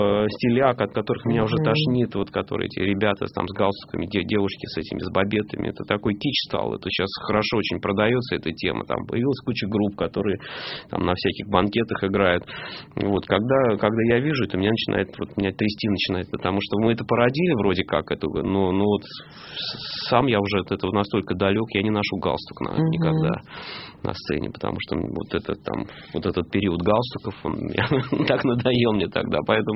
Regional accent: Moscow, Russia; Я просто не люблю, когда закатывают в пластик мой родной город.

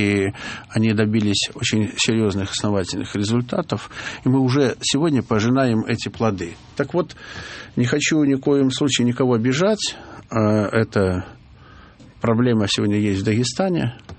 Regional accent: Grodno Region, Belarus; я родился и вырос в Западной Белоруссии.

